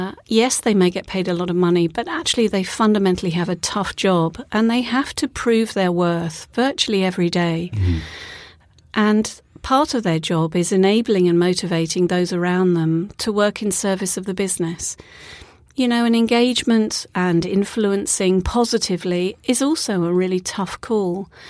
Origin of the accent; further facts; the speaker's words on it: United Kingdom; So you probably gather by my accent that I am UK born and bred.